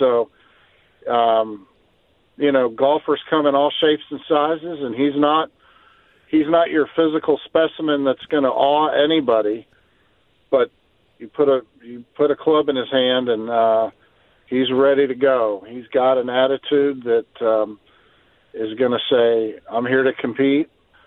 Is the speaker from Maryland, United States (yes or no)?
yes; Beltsville, Maryland, United States; listen, I grew up in Beltsville, Maryland. I grew up in Calverton, in your area, you know, all around there. That's where my roots are.